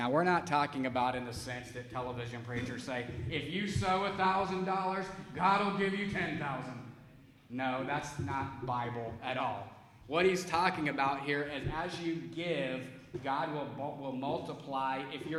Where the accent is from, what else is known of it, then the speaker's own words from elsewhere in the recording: United States; Now, I'm an American, and I'll be perfectly ready to admit I have no idea what real poverty is.